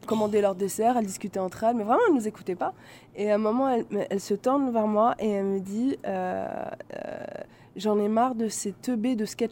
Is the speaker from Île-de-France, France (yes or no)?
yes; Paris, Île-de-France, France; Moi, je suis de Paris.